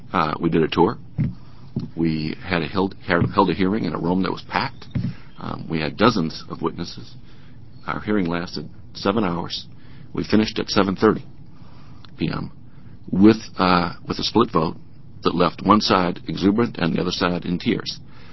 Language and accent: English; Eugene, Oregon, United States; I am from Eugene.